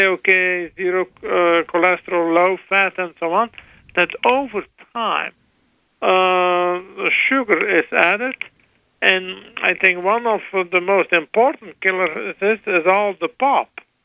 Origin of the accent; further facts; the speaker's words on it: Belgium; English is a second language; I'm born and raised in Belgium and everybody knows the Belgium chocolate.